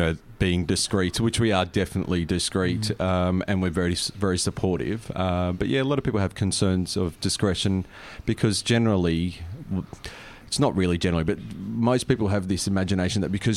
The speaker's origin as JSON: {"language": "English", "town": "Sydney", "region": "New South Wales", "country": "Australia", "tie": "born there", "said": "I was born in Sydney."}